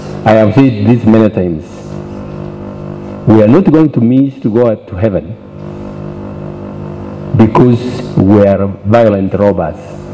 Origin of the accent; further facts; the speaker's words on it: Kenya; I'm a Kenyan. I wanted everybody to know that I am a Kenyan.